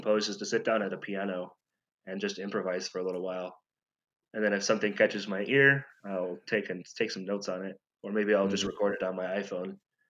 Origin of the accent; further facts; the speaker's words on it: Michigan, United States; moved away; I grew up in Michigan. And so I knew nothing about Mexican folk music until I moved down here.